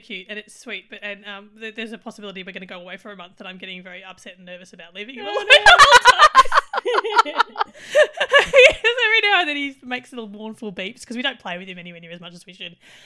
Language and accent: English; Australia; is it because I'm Australian?